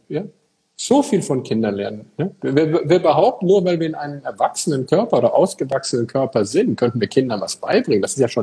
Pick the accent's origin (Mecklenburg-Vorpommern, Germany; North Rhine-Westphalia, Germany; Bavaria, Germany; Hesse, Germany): North Rhine-Westphalia, Germany; Eickelborn